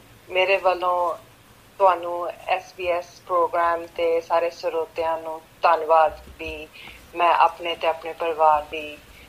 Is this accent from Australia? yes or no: yes; Sydney, New South Wales, Australia; ਤੇ ਮੈਂ ਸਿਡਨੀ ਦੀ ਜੰਮਪਲ ਹਾਂ। ਮੁੱਢ ਤੋਂ ਅਸੀਂ ਪਿੰਡ ਮੁੱਛਲ ਜ਼ਿਲ੍ਹਾ ਅੰਮ੍ਰਿਤਸਰ ਤੋਂ ਹੈਗੇ ਹਾਂ